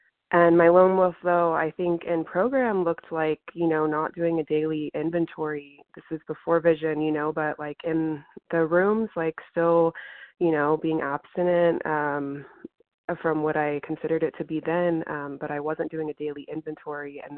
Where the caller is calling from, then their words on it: California, United States; I'm calling from Southern California.